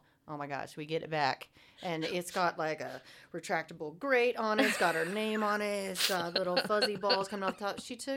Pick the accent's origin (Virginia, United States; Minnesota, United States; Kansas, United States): Kansas, United States; Wichita; I was born here in Wichita, Kansas.